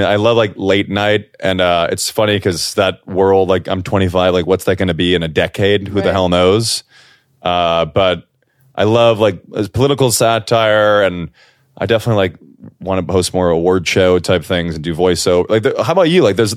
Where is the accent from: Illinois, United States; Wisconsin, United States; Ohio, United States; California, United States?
Illinois, United States; Chicago; a great family growing up in Chicago, amazing childhood, great friends and family.